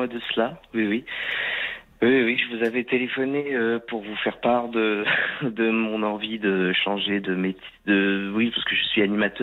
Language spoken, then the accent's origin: French; Normandy, France; Que j'ai présenté ici, alors juste ici, chez moi, en Normandie